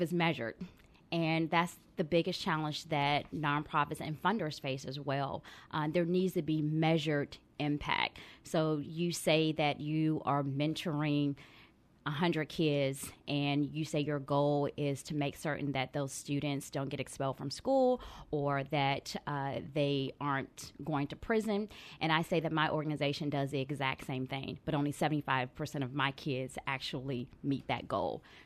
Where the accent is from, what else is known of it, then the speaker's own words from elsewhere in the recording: Maryland, United States; Well, I'm from Maryland. I am from Maryland, but there are definitely some Southern roots there, obviously. But being from the D.C. metropolitan area, we try to act like big city folks.